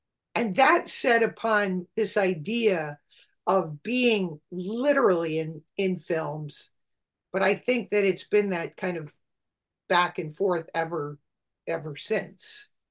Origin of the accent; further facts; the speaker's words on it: Connecticut, United States; And I never felt like I really fit in that, because we grew up in Connecticut.